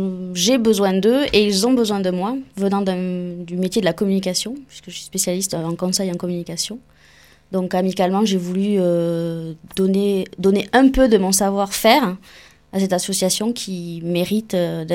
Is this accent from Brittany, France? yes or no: no; Occitanie, France; même si je suis du Tarn-et-Garonne à l'origine.